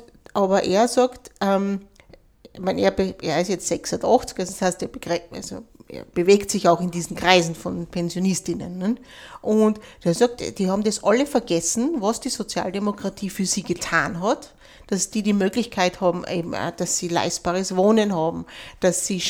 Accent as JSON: {"language": "German", "town": "Kapfenberg", "region": "Styria", "country": "Austria", "said": "Ja, ich komme ja aus Kapfenberg, ne? Und das ist einfach ein Trauerspiel, wenn du das anschaust."}